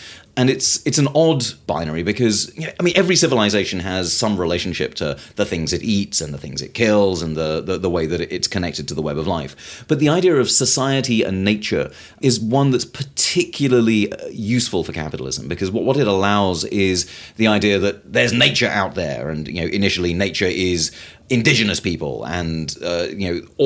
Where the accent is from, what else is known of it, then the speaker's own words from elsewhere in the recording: United Kingdom; I'm British